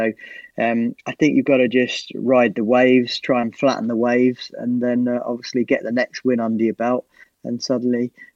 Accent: Newmarket, East of England, United Kingdom; born there; I was born in Newmarket, so Ipswich and Norwich and Cambridge United were sort of the closest clubs around.

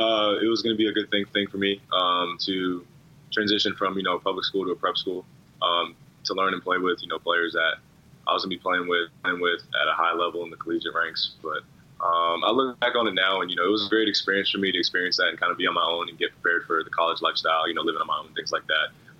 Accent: Chandler, Arizona, United States; now in Milwaukee, United States; even now when people say, where are you from? I'm like, Chandler, Arizona. They'll say, okay, what's a kid from Arizona doing in Milwaukee, Wisconsin?

